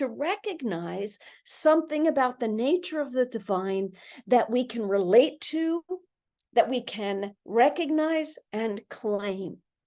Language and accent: English; Philadelphia, Pennsylvania, United States; when I was young and living in Philadelphia, my hometown, watching the Eagles with my family on Sunday afternoon, right?